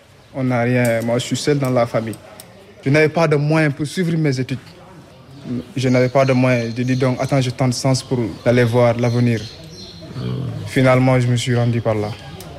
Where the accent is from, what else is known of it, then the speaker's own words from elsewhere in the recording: Senegal; Je suis sénégalais.